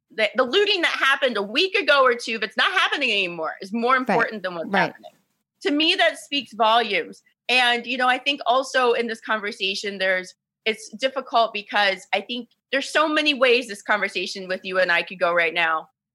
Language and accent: English; Ohio, United States; And I think it's just part of that is, you know, where I grew up in Ohio, being around mostly white people.